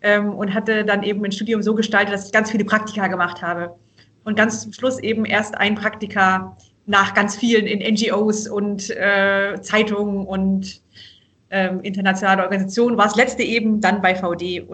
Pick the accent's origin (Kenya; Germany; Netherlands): Germany; Obereisenbach, Baden-Württemberg; wir sind hier eben aufgewachsen in Oberschwaben, meine Kinder, meine Schwestern und ich, in einem kleinen Dorf, also Obereisenbach bei Tettnang. Hier ist eher Landwirtschaft und hier ist keiner adlig.